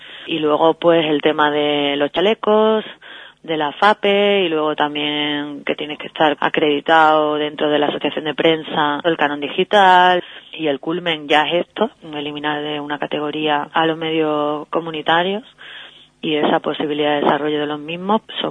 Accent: Seville, Andalusia, Spain; se hizo en Sevilla, que es de donde yo soy

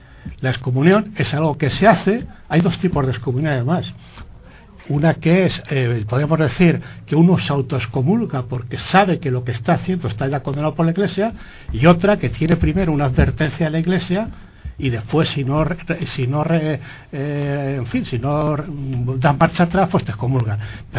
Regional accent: Madrid, Community of Madrid, Spain; un referente para los que somos madrileños importantísimo

